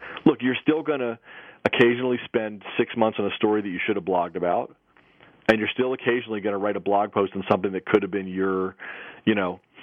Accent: Philadelphia, Pennsylvania, United States; Big five. I'm from Philadelphia.

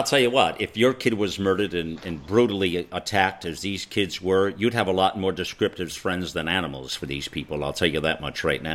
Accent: United States; Embarrassed as an American.

